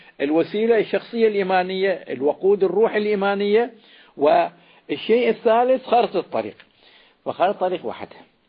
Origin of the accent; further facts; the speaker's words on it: Karbala, Karbala Governorate, Iraq; كان عندنا في كربلاء شخصية مرموقة